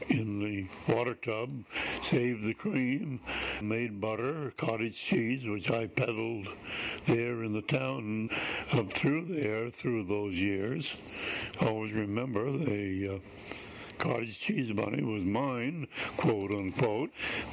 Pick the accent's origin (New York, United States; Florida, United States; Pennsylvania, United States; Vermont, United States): Vermont, United States; Glover; also born or lived in Eden; I was born in Eden, November 12, 1923. My dad died when I was four, so we ended up in Glover, where I was brought up and graduated from Barton Academy in 1941